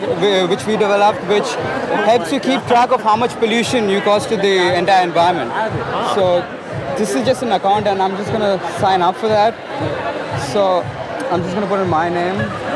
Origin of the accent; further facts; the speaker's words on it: India; I'm from India. I live in Matthew's house. I'm in the class of 2023